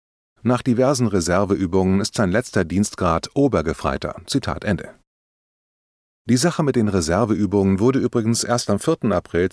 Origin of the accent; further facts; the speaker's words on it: Germany; now in Russia; Trotzdem bin ich Deutscher, werde immer Deutscher bleiben